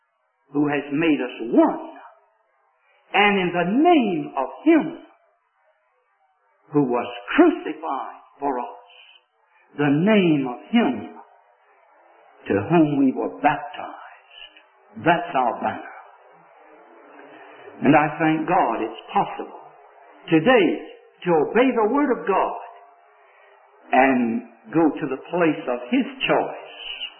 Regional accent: the South, United States; You know, I'm from the South, as you obviously can tell if you didn't know.

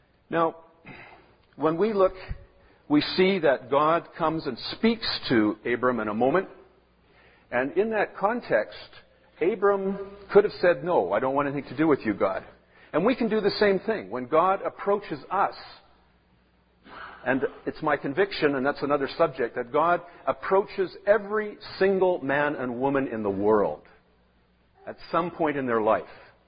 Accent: Vancouver, British Columbia, Canada; born there; The reason I was born in the Vancouver General Hospital was my mother was there at the time.

